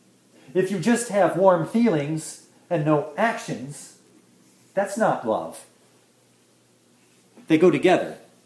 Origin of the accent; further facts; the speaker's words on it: United States; I am an alien in America, though I am an American, because I am a Christian.